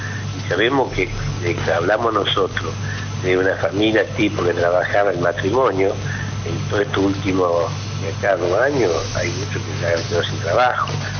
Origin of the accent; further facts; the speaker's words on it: Buenos Aires, Argentina; también yo vengo de Buenos Aires y uno también ve la situación de toda la provincia